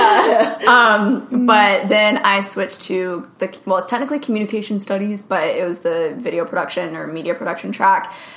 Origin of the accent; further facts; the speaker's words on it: North Carolina, United States; now in Los Angeles, United States; I went to the University of North Carolina in Chapel Hill, and I'm from North Carolina, went to school there, loved it, and then, now I'm living in LA.